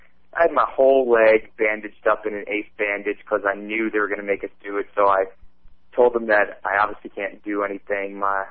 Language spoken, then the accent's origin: English; New Jersey, United States; And my mom was, when we grew up in Jersey, my mom was a maid for a well-to-do family called the Mindells.